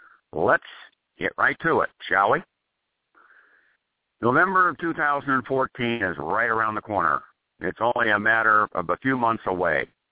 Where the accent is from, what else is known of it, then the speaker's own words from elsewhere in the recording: Ohio, United States; In Ohio, my home state, Republican Governor John Kasich.